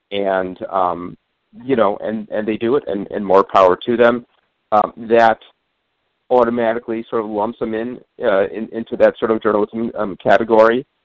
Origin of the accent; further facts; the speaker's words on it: New York, United States; I grew up here in the New York, Long Island area.